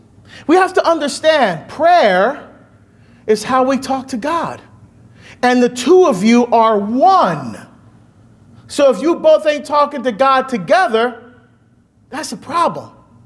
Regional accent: New Jersey, United States; I was a Benedictine. I grew up in Jersey, right, around the Italians.

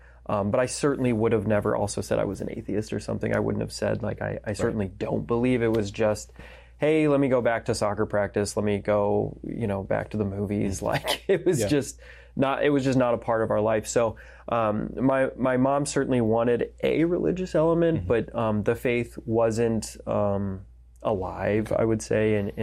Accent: Colorado, United States; So I was brought up in just outside of Denver.

